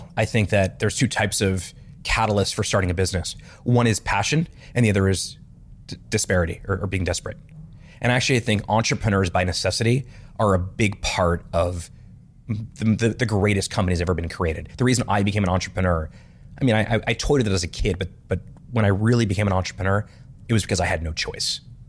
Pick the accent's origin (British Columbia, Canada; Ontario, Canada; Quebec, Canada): Quebec, Canada; Montreal; My first, when I was 13 years old, I grew up in Montreal.